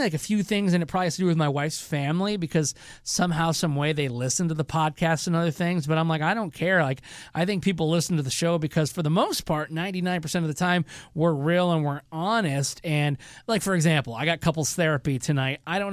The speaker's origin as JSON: {"language": "English", "region": "Michigan", "country": "United States", "said": "because I'm from Michigan originally."}